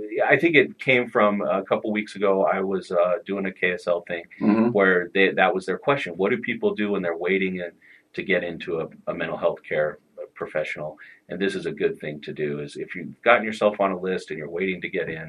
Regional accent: Morgan, Utah, United States; Right. My hometown.

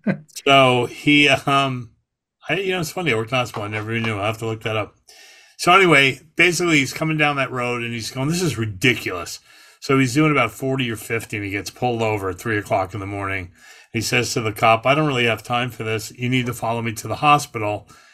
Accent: New York, United States; We're all from New York. Scott's from New York, too.

